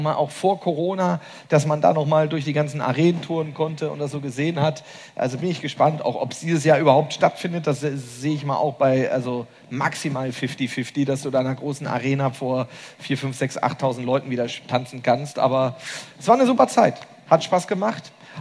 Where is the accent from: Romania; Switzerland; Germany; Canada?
Romania; Als Rumänin, die du ja auch bist